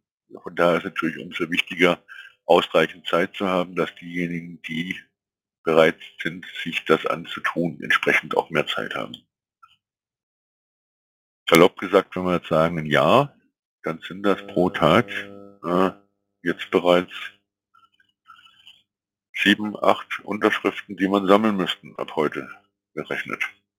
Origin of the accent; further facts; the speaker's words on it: Kaufbeuren, Bavaria, Germany; aus Kaufbeuren, wo ich herkomme